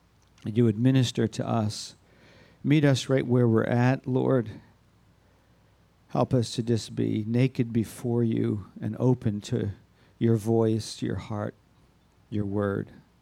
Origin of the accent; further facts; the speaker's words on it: Burnt Hills, New York, United States; I grew up in Burnt Hills, New York, on Good Street, corner of Good Street and Forest Road.